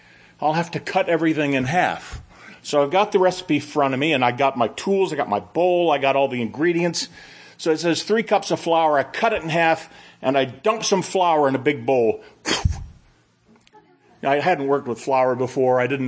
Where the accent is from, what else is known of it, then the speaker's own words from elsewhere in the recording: Scotland, United Kingdom; But I'm Scottish. We can't throw things away.